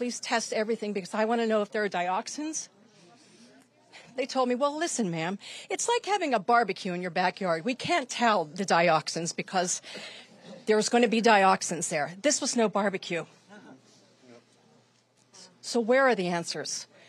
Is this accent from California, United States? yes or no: no; East Palestine, Ohio, United States; I'm from East Palestine, 27-year resident.